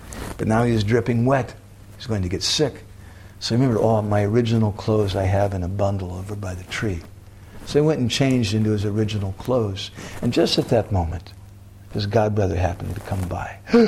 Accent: United States; born there; I'm a very unfortunate person. I was born in America. A very sinful family.

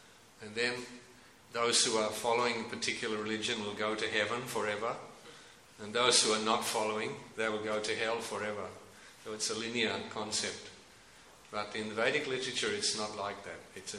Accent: Melbourne, Victoria, Australia; I come from Melbourne originally, and I was one of the devotees who was involved in building this temple.

